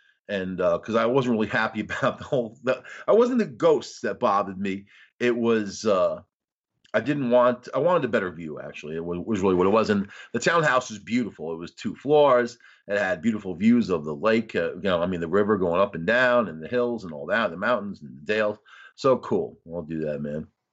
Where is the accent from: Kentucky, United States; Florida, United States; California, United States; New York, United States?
New York, United States; Long Island; I made friends with them right away because I was from Long Island, you know.